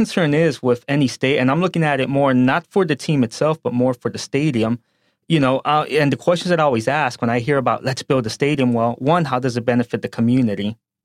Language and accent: English; United States; I am an American. I am proud of my Latino heritage